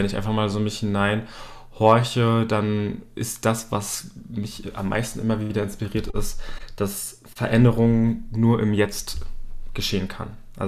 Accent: Berlin, Germany; ich bin tatsächlich sehr froh, in Berlin aufgewachsen zu sein, auch wenn es nicht immer sehr einfach war.

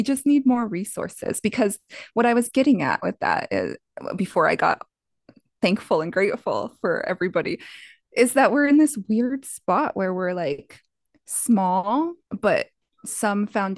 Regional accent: Montana, United States; I never imagined as a girl growing up on the Blackfeet Reservation living at under $300 a month before bills that I would be running a $140,000 organization and putting more than $50,000 back into my community.

